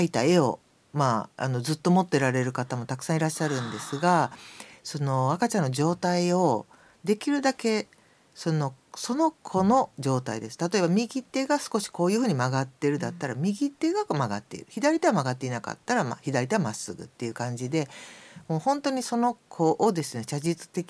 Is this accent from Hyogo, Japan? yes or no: yes; Hyogo, Japan; also born or lived in Osaka; 出身はですね、まあ、うん、正確に言うと兵庫県の、